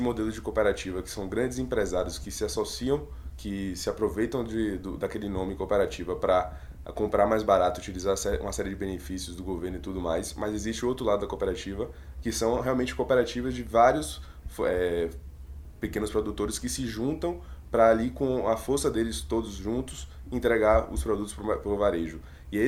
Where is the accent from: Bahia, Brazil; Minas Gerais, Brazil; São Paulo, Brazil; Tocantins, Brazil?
Bahia, Brazil; como a gente é da Bahia, tem muita área produtiva lá, pecuária muito forte